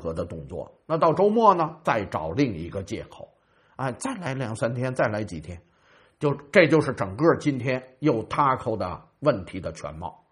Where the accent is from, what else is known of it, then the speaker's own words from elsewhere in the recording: Beijing, China; accent: Beijing; 用我们北京话说，连边都不挨着